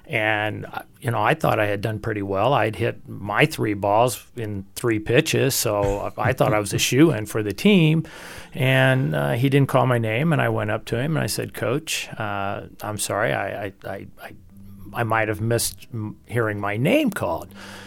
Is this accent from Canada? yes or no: no; Evansville, Indiana, United States; born there; also born or lived in St. Louis; I was born in Evansville, Indiana.